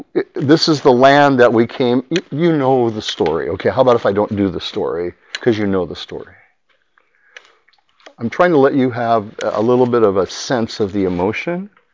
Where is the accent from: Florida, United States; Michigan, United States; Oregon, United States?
Oregon, United States; Portland; moved away as an adult; also born or lived in Beaverton; I was born in Portland, Oregon. Grew up in Portland and Beaverton. And I moved away at 18.